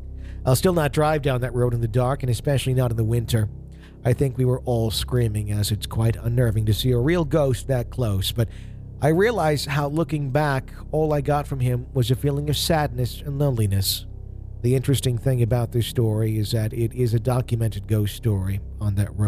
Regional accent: Wales, United Kingdom; I'm from South Wales in the UK

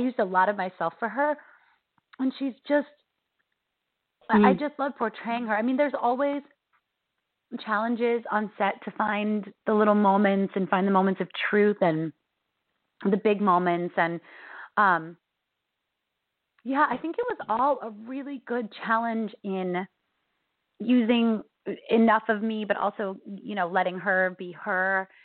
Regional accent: Virginia, United States; also born or lived in New York; I was made in New York, but I grew up in Virginia.

